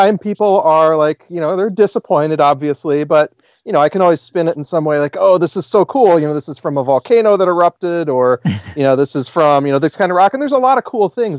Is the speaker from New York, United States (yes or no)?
no; South Dakota, United States; I grew up in South Dakota, and in eastern South Dakota